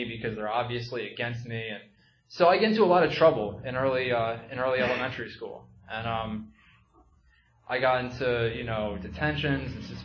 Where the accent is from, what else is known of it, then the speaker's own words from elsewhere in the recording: New Jersey, United States; And so I grew up in Sussex County. That's all the way up north, very top of New Jersey.